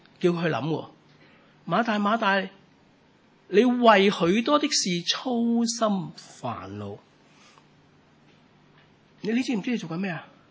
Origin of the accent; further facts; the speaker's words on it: China; 我哋中国人好中意兜个弯呢嚟做嘢噶嘛